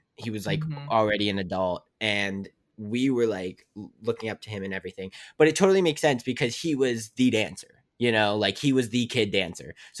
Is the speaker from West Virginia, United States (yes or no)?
yes; West Virginia, United States; Like, I know no one, coming to a new state. I'm from West Virginia, where it's like a small town, and then coming to like this, and there's lights everywhere and people walking on the street.